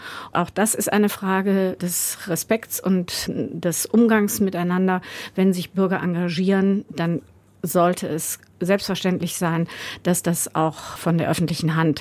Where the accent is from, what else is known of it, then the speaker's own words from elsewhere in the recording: Rhineland, Germany; Ich komme ja aus dem Rheinland.